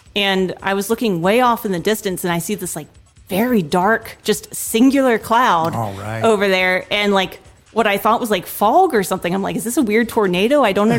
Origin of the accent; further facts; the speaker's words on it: East Coast, United States; growing up on the East Coast in cities